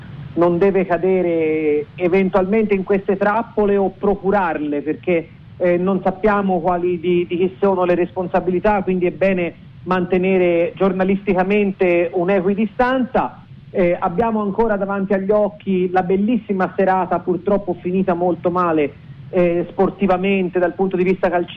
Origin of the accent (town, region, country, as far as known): Florence, Tuscany, Italy